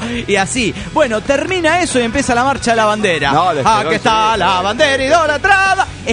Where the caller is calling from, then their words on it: Toluca, State of Mexico, Mexico; Con la novedad desde Toluca, México